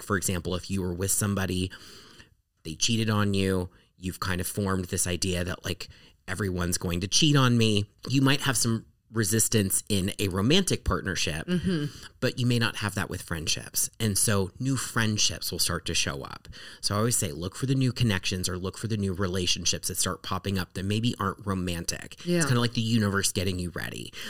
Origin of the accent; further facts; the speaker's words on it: Ohio, United States; He lives in Alabama. We're from Ohio. He lives in Alabama.